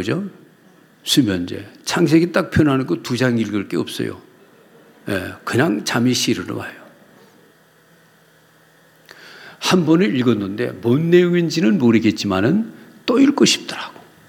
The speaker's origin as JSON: {"language": "Korean", "region": "Daejeon", "country": "South Korea", "said": "저는 충청도 대전이고요."}